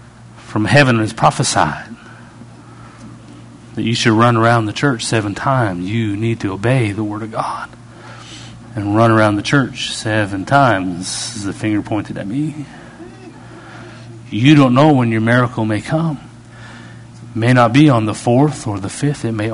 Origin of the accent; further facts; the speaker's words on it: Canada; I'm pretty cool. I'm Canadian. I can be cool.